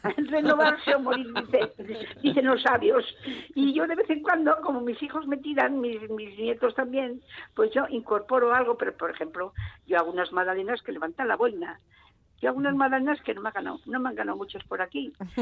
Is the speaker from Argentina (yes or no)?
no; Cervera del Río Alhama, La Rioja, Spain; la primera vez que vi un cocinero con gorro blanco, con gorro alto, fue en mi pueblo Cervera del Río Lama